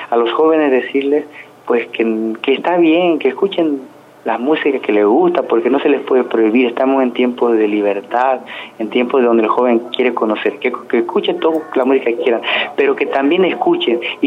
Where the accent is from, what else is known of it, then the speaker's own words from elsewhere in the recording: Bolivia; eso como tallerista para mí y como boliviano es muy importante, porque estos conocimientos no se tienen que morir en Bolivia